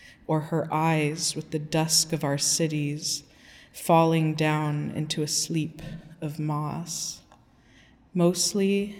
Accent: Portland, United States; I grew up here in Portland. My mom is Guatemalan. My dad is white with the mixed background, Irish and stuff.

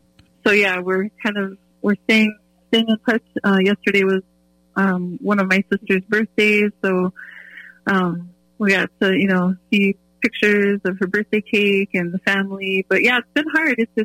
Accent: Mandaree, North Dakota, United States; now in Fargo, United States; here in South Fargo with my family, and there's six of us here within our household, but I'm originally from Mandaree, and that's on the western side of the state.

